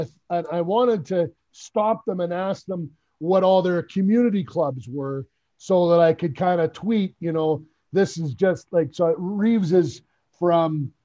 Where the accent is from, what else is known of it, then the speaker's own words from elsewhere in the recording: Peterborough, Ontario, Canada; so I'm from Peterborough, Ontario.